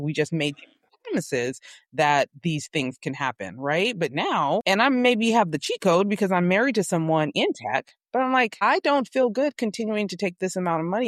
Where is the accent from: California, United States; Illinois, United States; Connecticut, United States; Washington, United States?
California, United States; we are from the Bay Area, the tech capital of the world, Silicon Valley. We moved out to Southern California and said we would never be in LA.